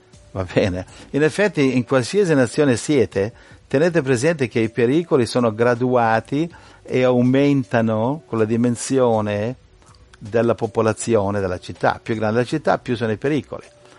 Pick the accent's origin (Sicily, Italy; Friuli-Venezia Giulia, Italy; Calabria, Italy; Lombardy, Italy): Lombardy, Italy; come il paesotto dove sono cresciuto io vicino a Milano, è piccolino